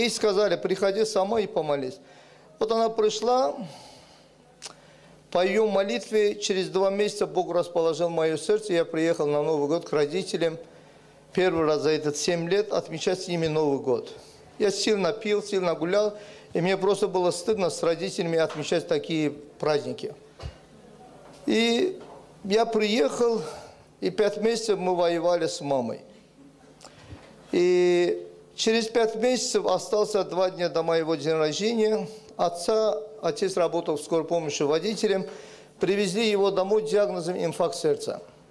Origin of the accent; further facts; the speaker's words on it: Baku, Azerbaijan; moved away as an adult; now in Nuremberg, Germany; я из Баку, родился, вырос в городе Баку, Азербайджанская республика, и в данный момент живу со своими детьми в городе Нюрнберге